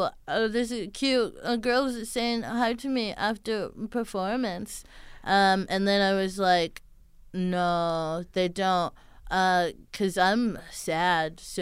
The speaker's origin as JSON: {"language": "English", "town": "Houston", "region": "Texas", "country": "United States", "tie": "born or raised there", "said": "she's from Houston. Like, that's my hometown."}